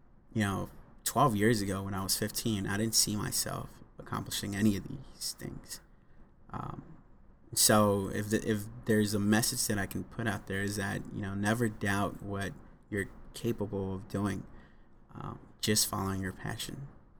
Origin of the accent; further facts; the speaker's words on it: Los Angeles, California, United States; You know, I grew up in South Central, didn't have much, grew up poor